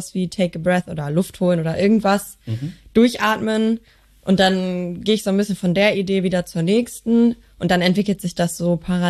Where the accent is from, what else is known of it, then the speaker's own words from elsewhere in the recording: Bochum, North Rhine-Westphalia, Germany; Bochumerin